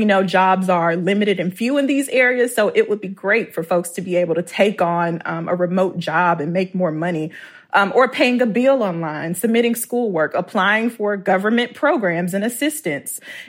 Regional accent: Mississippi, United States; I thought about my experience when I lived in Mississippi, which is my home state

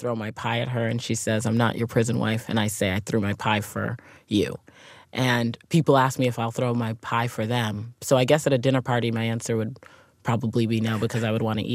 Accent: Nigeria; I'm Nigerian. My family's from Nigeria.

